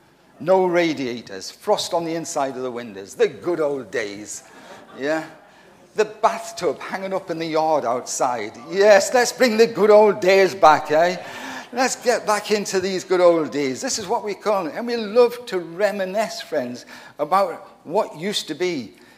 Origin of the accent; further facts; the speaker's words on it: Gateshead, North East England, United Kingdom; I come from Gateshead up in County Durham